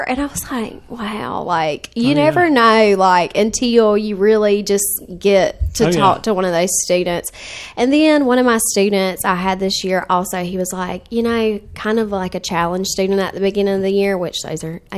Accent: United States; And to say I'm like back where I came from, growing up in Grady County, teaching these kids, it's an honor for sure.

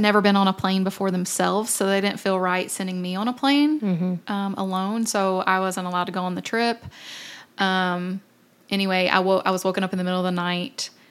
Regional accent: Somerset, Kentucky, United States; also born or lived in Owensboro; I was born in Owensboro, Kentucky, which is Western Kentucky. Very bluegrass, flatlands, farming, that side of it. But then when I was six, we moved to Somerset, Kentucky, which is more in the foothills of Kentucky, Appalachia

